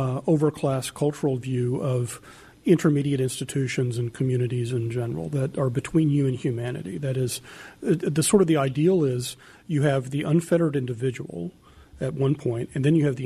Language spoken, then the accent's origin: English; the South, United States; Well, I agree with that, but I'm a Southerner.